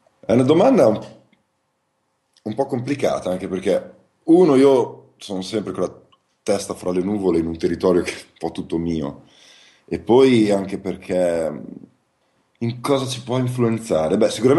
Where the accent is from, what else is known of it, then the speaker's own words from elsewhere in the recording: Emilia-Romagna, Italy; Io amo la mia terra, perché i romagnoli riescono a essere guasconi e sognatori allo stesso tempo.